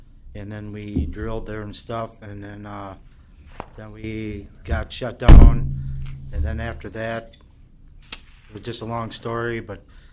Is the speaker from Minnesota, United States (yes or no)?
yes; Houston, Minnesota, United States; I'm from Houston, Minnesota.